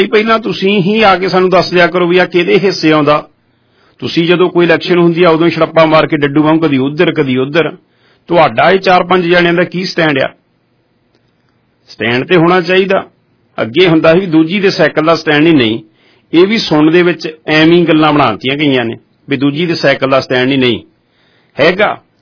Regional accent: Punjab, India; now in Brampton, Canada; ਜਦੋਂ ਮੈਂ ਪੰਜਾਬ ਤੋਂ ਆਇਆ ਸੀ

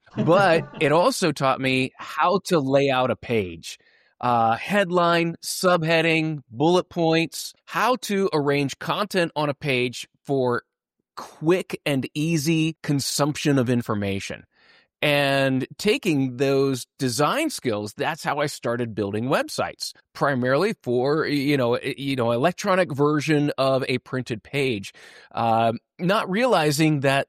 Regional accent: Midwest, United States; primarily I'm from the Midwest. And so everywhere you look, it's B2B.

